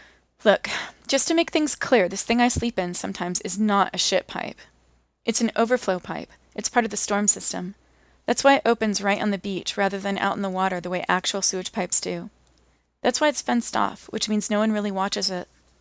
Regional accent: San Francisco, California, United States; as I said, I grew up here in San Francisco, and I come from a pretty broken home.

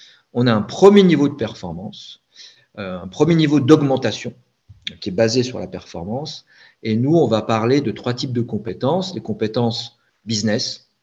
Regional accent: Annecy, Auvergne-Rhône-Alpes, France; Et moi, je viens d'Annecy, je suis un Haut-Savoyard

